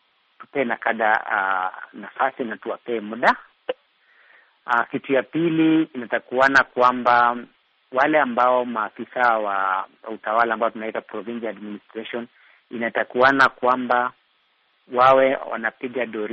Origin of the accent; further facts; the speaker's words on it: Nakuru, Nakuru County, Kenya; natoka Nakuru, Kenya.